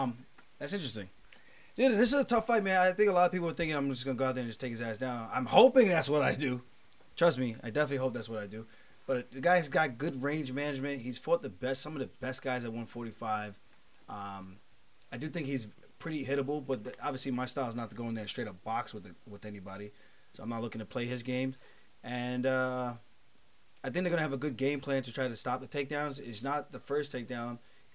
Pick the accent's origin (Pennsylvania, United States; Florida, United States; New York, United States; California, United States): New York, United States; New York City; I am from Bed-Stuy, my boy.